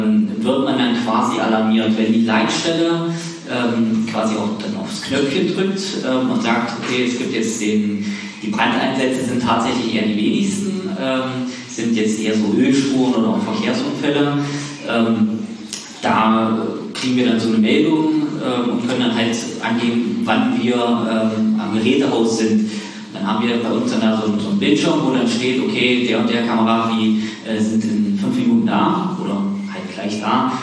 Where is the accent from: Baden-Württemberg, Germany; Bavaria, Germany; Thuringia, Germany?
Thuringia, Germany; Und wir Eichsfelder sind ja nicht nur für unseren Glauben bekannt und für unsere gute Wurst, sondern eben auch dafür, dass wir sehr heimatverbunden sind.